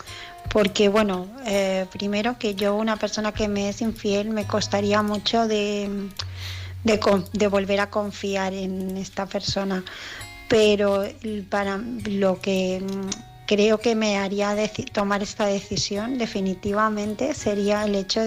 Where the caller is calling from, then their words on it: Barcelona, Catalonia, Spain; de Barcelona